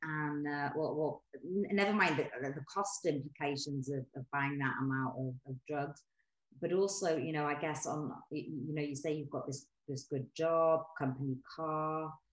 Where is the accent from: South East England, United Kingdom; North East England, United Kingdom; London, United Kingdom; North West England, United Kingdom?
North East England, United Kingdom; Newcastle; I'm from Newcastle.